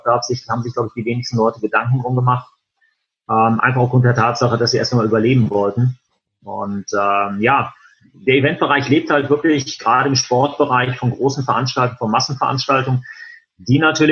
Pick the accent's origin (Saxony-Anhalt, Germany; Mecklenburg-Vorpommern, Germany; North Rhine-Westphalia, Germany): North Rhine-Westphalia, Germany; now in Essen, Germany; Ich bin quasi so eigentlich in der goldenen Mitte von NRW. Ich bin in Essen im Ruhrgebiet. Ah. Wenn man sagen muss, ich bin kein gebürtiger Essener, ich komme aus dem Bergischen Land, aber mich hat es dann vor 13 Jahren dann hier in den Ruhrpott geschlagen.